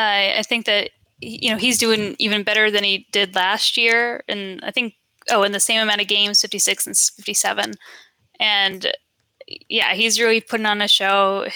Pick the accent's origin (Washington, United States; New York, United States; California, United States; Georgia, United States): New York, United States; No, I don't. I'm from New York, so I don't hate them.